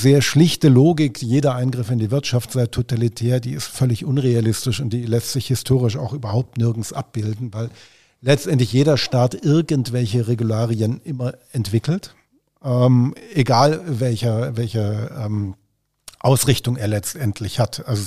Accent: Southwest Germany, Germany; ich bin im Südwesten von Deutschland aufgewachsen

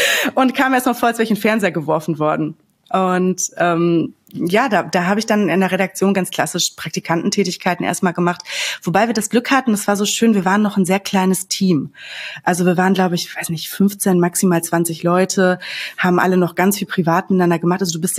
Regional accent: North Rhine-Westphalia, Germany; Ich komme ja auch aus der Ecke

